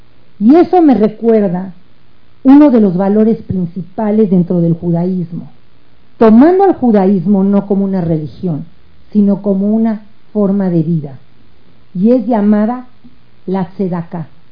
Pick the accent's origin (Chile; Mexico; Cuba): Mexico; Somos mexicanas y como mexicanas nos doblamos las mangas y trabajamos para cumplir objetivos trazados y metas establecidas.